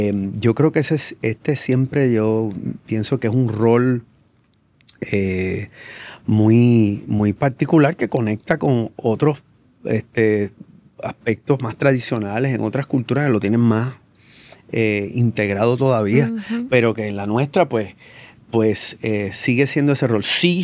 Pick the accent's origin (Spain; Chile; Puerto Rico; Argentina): Puerto Rico; nuestra uh-huh. vida como puertorriqueño y puertorriqueña.